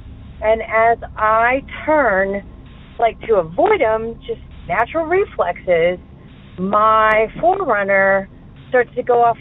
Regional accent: Southwest, United States; now in Chicago, United States; and I'm from Chicago, but I am originally from the Southwest.

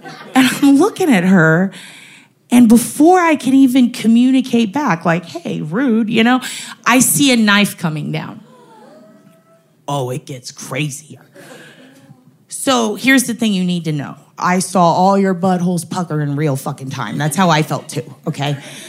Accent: San Antonio, Texas, United States; I was like, chupa mi vergas, puta, I'm from San Antonio.

